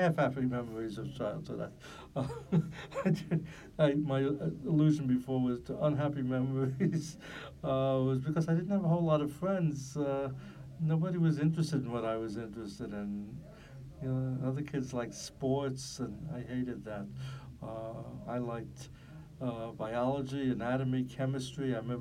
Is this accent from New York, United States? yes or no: yes; Whitestone, New York, United States; also born or lived in Brooklyn; I was born in Crown Heights, Brooklyn, and my folks bought a house in Whitestone, Queens County, which I grew up in.